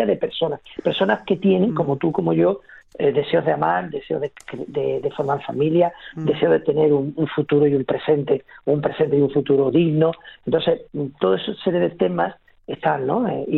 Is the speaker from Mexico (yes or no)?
no; Andalusia, Spain; Yo soy andaluz, es decir, yo me siento muy orgulloso de toda la trayectoria de la historia